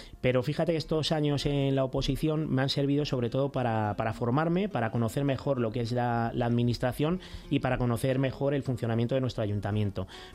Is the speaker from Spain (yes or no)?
yes; San Fernando de Henares, Community of Madrid, Spain; Nací en Madrid, nací en el Hospital de la Paz, pero he vivido allí siempre y me he criado allí, he crecido allí, he estudiado allí, en los colegios públicos, en los institutos de San Fernando, y bueno, y mis amigos y mis amigas son de allí.